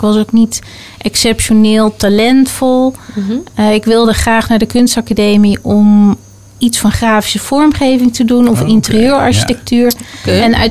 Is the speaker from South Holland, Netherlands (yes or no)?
yes; Gouda, South Holland, Netherlands; born there; Nou, ik ben geboren in Gouda, in Nederland.